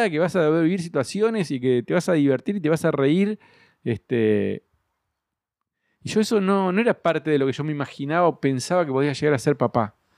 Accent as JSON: {"language": "Spanish", "town": "Cipolletti", "region": "Río Negro", "country": "Argentina", "tie": "born or raised there", "said": "Nos criamos en Chipoleti, en Río Negro."}